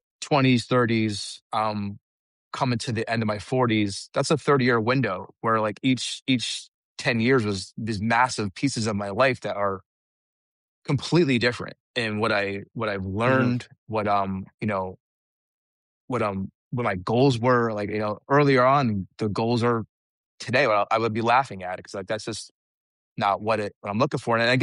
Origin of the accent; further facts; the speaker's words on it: United States; I'm American by my culture, but by my career, it all stems from Japan.